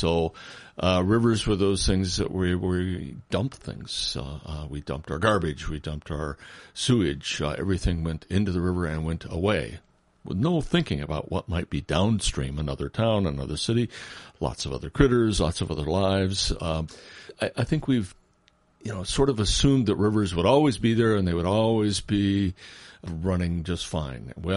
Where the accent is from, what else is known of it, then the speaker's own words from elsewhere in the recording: Burlington, Iowa, United States; I was born and raised down in Burlington and spent the best part of my education, probably, and the best part of my childhood, paddling with my brothers, the rivers of southeastern Iowa